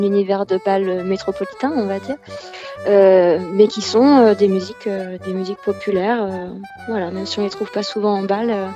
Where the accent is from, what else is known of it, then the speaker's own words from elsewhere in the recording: Nouvelle-Aquitaine, France; Alors, du Poitou aussi, parce qu'on vient du Poitou, mais pas que.